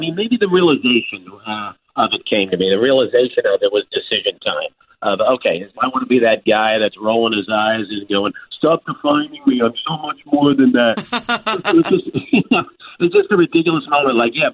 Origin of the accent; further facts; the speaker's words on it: New York, United States; You know, and of course I'm from New York.